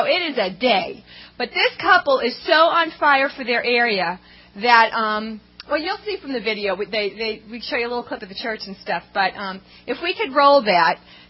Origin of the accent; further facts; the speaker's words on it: New York, United States; You know, we're from New York originally, and cities don't scare me